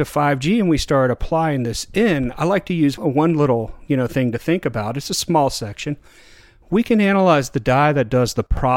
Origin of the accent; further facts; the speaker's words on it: Texas, United States; I'm going to answer because, you know, I'm coming from Texas, that barbecue smoker better be big.